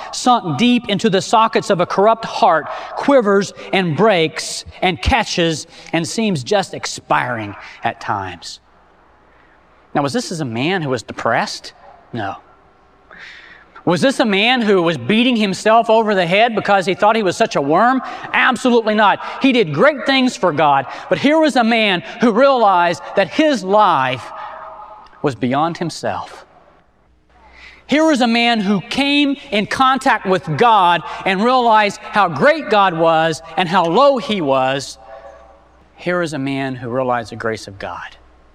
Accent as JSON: {"language": "English", "region": "Oklahoma", "country": "United States", "tie": "born or raised there", "said": "I was raised in Oklahoma, and we have cattle there."}